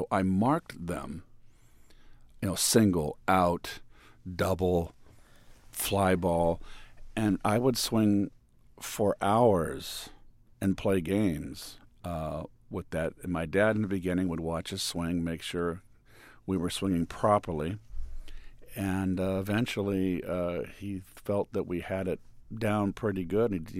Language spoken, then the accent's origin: English; California, United States; born or raised there